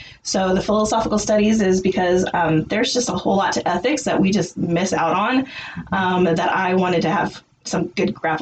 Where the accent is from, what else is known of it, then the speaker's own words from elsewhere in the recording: Clinton, United States; Well, some of you guys know I grew up around here. So I grew up in Clinton. I spent my entire life out at Good Hope Baptist Church. So I've been Southern Baptist since I came out of the womb.